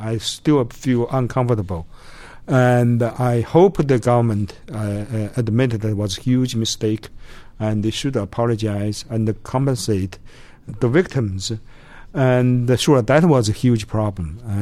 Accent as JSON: {"language": "English", "country": "China", "tie": "born or raised there", "second_language": "English", "moved": "as an adult", "lives_now": "United States", "said": "I grew up in China. I lived there for 29 years before I came to the States."}